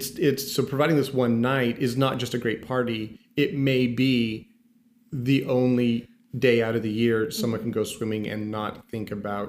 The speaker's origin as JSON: {"language": "English", "region": "California", "country": "United States", "tie": "born or raised there", "said": "I'm from Southern California, so there was an active gay community where mm-hmm. I grew up."}